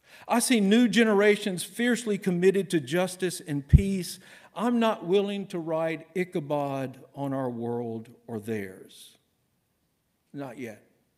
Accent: the South, United States; I grew up in the South where people were called things like Bubba and Tater.

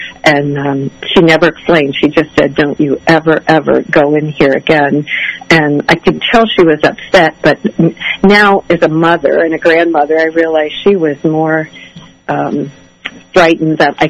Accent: Ohio, United States; I'm from Ohio, which is high Amish. The county next door to me is one of the largest Amish settlements.

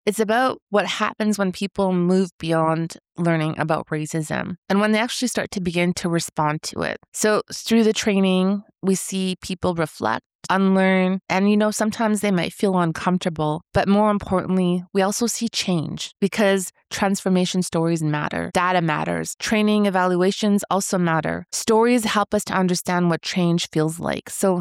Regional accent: Fish River Cree Nation, Manitoba, Canada; I am from Fish River Cree Nation and also have roots in Saging First Nation. I'm Anishinaabe and Cree.

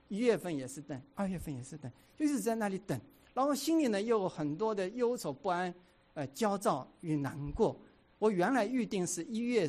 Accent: Hong Kong; 原来是在香港，大家知道我从香港过来

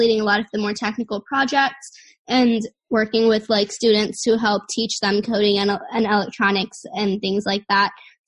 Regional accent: California, United States; I think that for me, a big part of it was growing up in Silicon Valley. I've always been surrounded with technology and entrepreneurship and all of this my whole life.

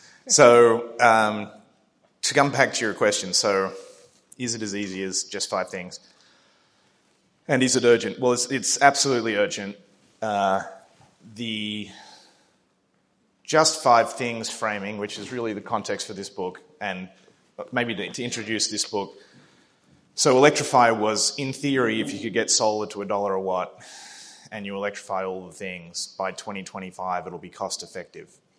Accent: Australia; So I grew up in Australia, well aware of the tall poppy syndrome

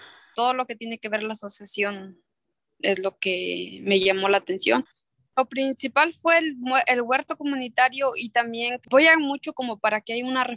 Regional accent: San Miguel Chaltepet, Puebla, Mexico; now in United States; tengo 35 años. Yo soy originaria de México, Puebla, de un pueblo que se llama San Miguel Chaltepet. Estoy en Felsmer, el estado de Florida. Aquí ya llevo 19 años

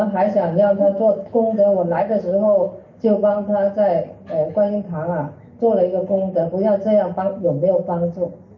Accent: Guangzhou, Guangdong, China; 我是从海外来的，从广州来的

